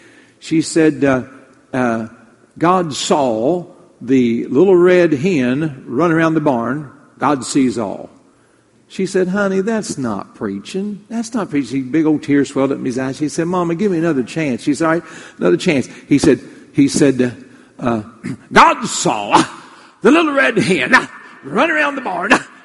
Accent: West Virginia, United States; You know, Brother John and myself, we grew up in West Virginia.

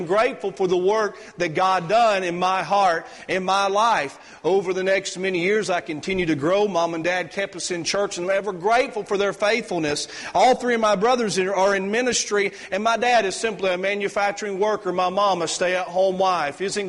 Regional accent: Sugar Valley, Georgia, United States; I'm from Sugar Valley, Georgia. Amen. We rednecks.

